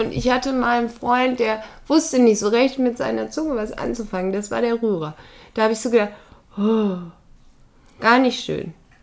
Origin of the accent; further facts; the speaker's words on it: Werther, North Rhine-Westphalia, Germany; saßen wir da in meinem Heimatort Werther in so einem Park